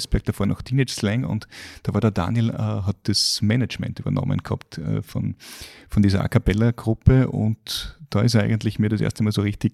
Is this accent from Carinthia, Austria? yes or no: yes; Carinthia, Austria; ich bin ja im Lavandal aufgewachsen und wir waren ja Kärnten schon, war immer das belächelte Bundesland.